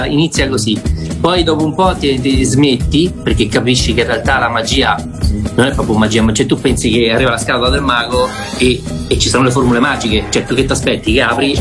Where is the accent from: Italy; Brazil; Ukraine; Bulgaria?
Italy; Foligno, Umbria; se parlo un po' mi fanno: sei di Roma? No, sono di Foligno, Umbria, sempre Umbria.